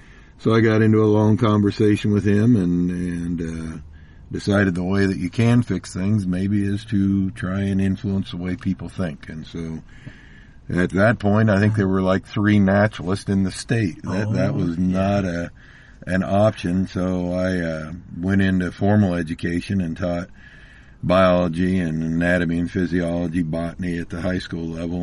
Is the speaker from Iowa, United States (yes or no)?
yes; Dexter, Iowa, United States; I was born in Central Iowa, small town of Dexter. My dad and grandparents ran a grocery store there, so I grew up banging around out in the Raccoon River Valley